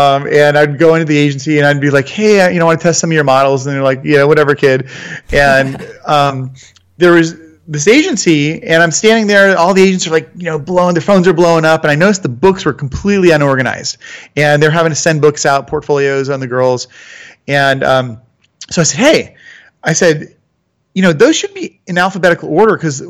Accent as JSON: {"language": "English", "region": "Florida", "country": "United States", "tie": "born or raised there", "lives_now": "Atlanta, United States", "said": "I grew up in Florida, moved to Atlanta. I was a surfer, so I'm in Atlanta."}